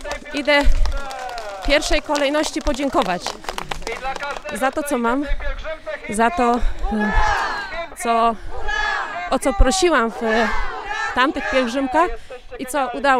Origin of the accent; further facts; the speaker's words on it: Kraszewice, Greater Poland Voivodeship, Poland; z Kraszewic.